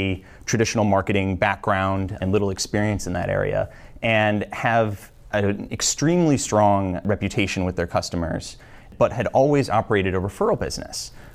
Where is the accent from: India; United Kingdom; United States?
United States; Wisconsin; moved away as an adult; So I'm originally from Wisconsin, and I moved to the East Coast to attend BU.